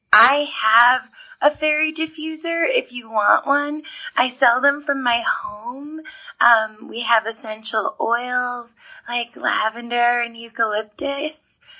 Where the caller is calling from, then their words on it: Manhattan, Illinois, United States; I'm from Manhattan